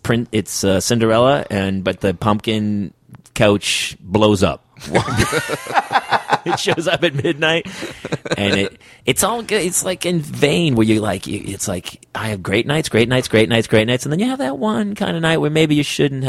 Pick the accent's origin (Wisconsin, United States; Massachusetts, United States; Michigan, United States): Massachusetts, United States; Boston; I'm Irish from Boston. Yeah. I got no choice.